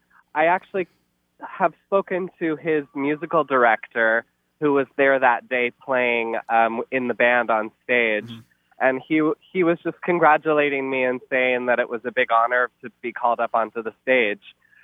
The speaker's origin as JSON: {"language": "English", "region": "California", "country": "United States", "tie": "born or raised there", "said": "And I grew up in California, so I grew up with Disneyland as kind of my"}